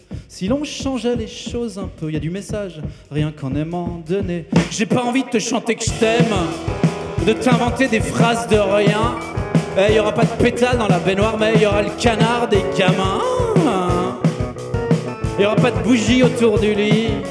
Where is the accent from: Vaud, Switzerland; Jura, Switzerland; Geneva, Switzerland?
Vaud, Switzerland; Yverdon-les-Bains; je viens d'Yverdon.